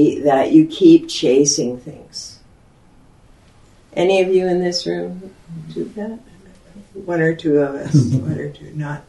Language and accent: English; Alberta, Canada; born there; I go over the speed limit because I was born in Alberta